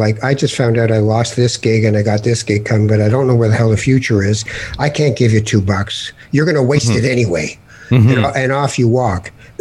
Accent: South Africa; I come from South Africa, the piano at our house, the white keys on one side, the black keys on the other.

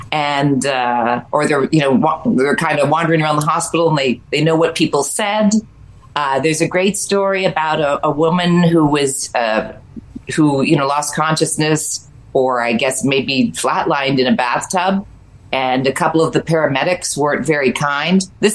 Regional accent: Canada; look, I'm Canadian, so I don't have a dog in the race

